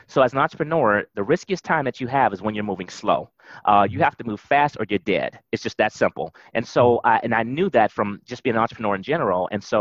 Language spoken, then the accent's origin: English; Youngstown, Ohio, United States; So I grew up in Youngstown, and I actually started the entrepreneurial journey when I was really like 10 years old.